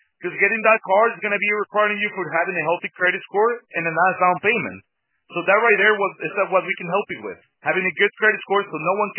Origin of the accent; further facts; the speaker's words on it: Mexico; accent: Mexican; English is a second language; now in United States; I'm not originally from this country, as you can see. As you can see with my accent, I'm Mexican. So I had a rough coming here from the U.S. I came here 10 years ago